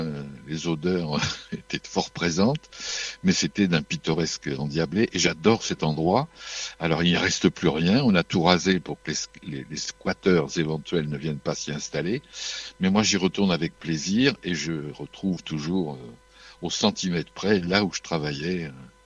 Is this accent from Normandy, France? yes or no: yes; Normandy, France; moved away; je ne suis pas le 4ois, moi je suis normand. Mais j'ai découvert le 4 en 71 donc, et j'ai eu le coup de foudre pour ce pays, vraiment. Et je suis venu m'y installer professionnellement l'année suivante, en 72.